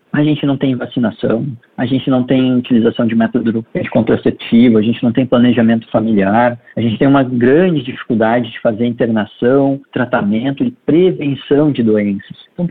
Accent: Porto Alegre, Rio Grande do Sul, Brazil; Eu sou de Porto Alegre. Eu sempre trabalhei aqui na periferia da nossa cidade.

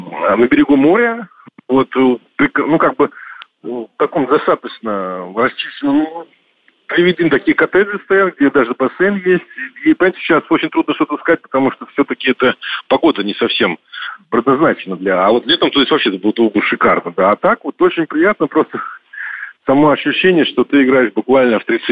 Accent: Saint Petersburg, Russia; тем более, что я из Санкт-Петербурга, у нас холодно, противно, мерзко

